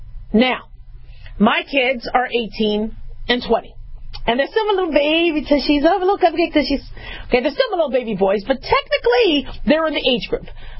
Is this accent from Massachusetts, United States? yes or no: no; California, United States; And I love California. I'm from California, you know, so I'm still a Californian.